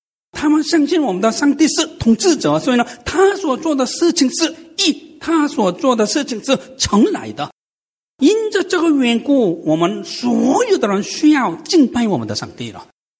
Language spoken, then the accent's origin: Chinese; South Korea; Chinese is a second language; 我是韩国人嘛，韩国的文化里面拍人家的肩膀是比我大的人长辈们才能做